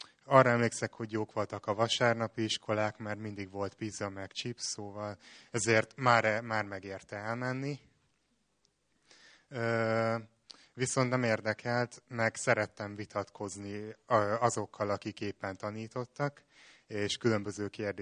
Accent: Tatabánya, Komárom-Esztergom, Hungary; 21 éves, és Tatabányáról jöttem.

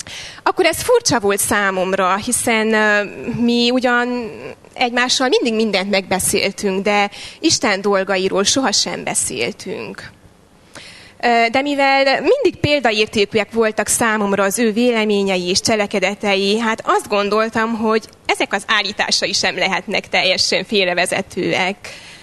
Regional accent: Transylvania, Romania; Én Erdélyben születtem, és ott is nevelkedtem egy református családban.

